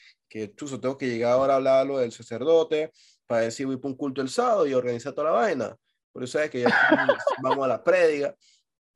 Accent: Panama; Yo pensé que ya visa, pasaporte, me iban a joder, porque soy panameño

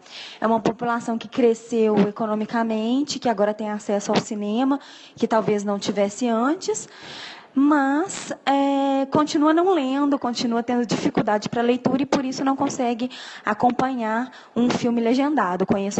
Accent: Belo Horizonte, Minas Gerais, Brazil; tenho 30 anos, sou de Belo Horizonte.

